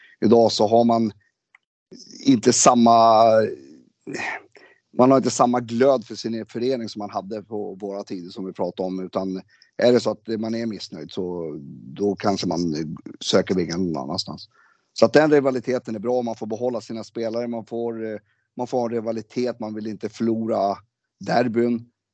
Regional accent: Sweden; born there; Jag är född i Sverige. Så är det, och det är, jag har ju två sidor. Jag har ju en svensk sida och jag har en palestinsk sida.

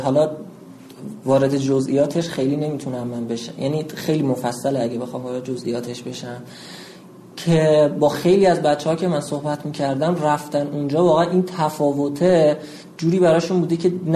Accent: Iran; حالا درسته ما اصالتاً افغانستانی هستیم، ولی من الان به معنای 100% یه جوان ایرانی ام، متولد اینجا، فرهنگ اینجا رو دارم، زبون اینجایی، لهجه اینجایی

